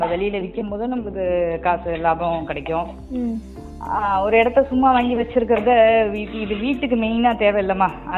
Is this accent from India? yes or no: yes; Neyveli, Tamil Nadu, India; நான் பிறந்து வளர்ந்தது எல்லாம் நெய்வேலி, அப்பா வந்து திருவாரூர் மாவட்டம், நான் கல்யாணம் பண்ணி போனது தஞ்சாவூர் மாவட்டம் ஒருத்தநாடு பக்கத்தில்.